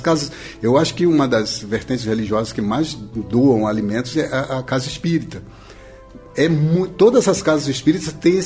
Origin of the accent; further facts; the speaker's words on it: Bahia, Brazil; Já falei que sou baiano